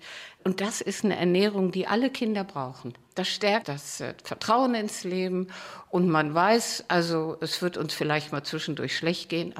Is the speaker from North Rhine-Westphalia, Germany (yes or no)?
yes; Bad Godesberg, North Rhine-Westphalia, Germany; Das war in Bad Godesberg, was heute der Heiderhof ist. Ja, heute ist das ja ein Stadtteil. Damals standen da zwei Häuser und ein Bauernhof.